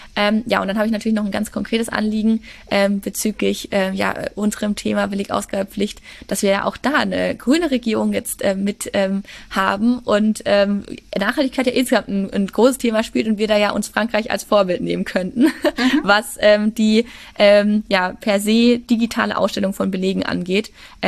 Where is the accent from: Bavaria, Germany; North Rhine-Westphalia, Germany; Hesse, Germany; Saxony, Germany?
Bavaria, Germany; Würzburg; ich komme aus Würzburg, habe da in Regensburg studiert, beide Städte mit tollen Unis.